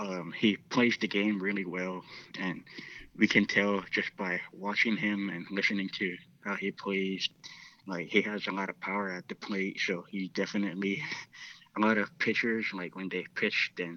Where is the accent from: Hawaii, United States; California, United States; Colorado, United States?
Hawaii, United States; I would say for me, especially growing up in Hawaii